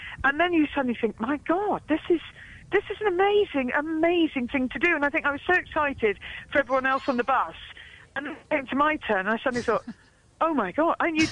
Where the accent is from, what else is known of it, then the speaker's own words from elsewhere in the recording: Kingsclere, South East England, United Kingdom; You know, I grew up in Kingsclere.